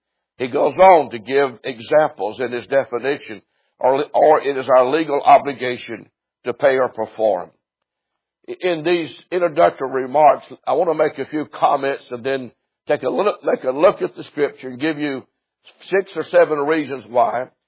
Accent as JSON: {"language": "English", "country": "United States", "said": "As an American, I have a duty to my country. Because I am an American."}